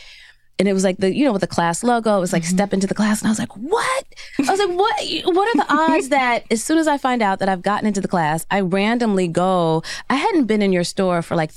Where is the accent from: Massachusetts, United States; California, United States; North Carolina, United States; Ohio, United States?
Ohio, United States; Cincinnati; What I will say is that I grew up in Cincinnati, Ohio, and we lived on, my parents just sold their house of 55 years.